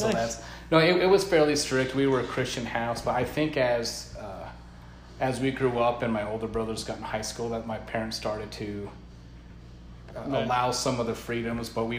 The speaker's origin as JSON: {"language": "English", "town": "Broomfield", "region": "Colorado", "country": "United States", "tie": "born or raised there", "also_born_or_lived": "Alamosa", "said": "we actually were originally from Alamosa, Colorado"}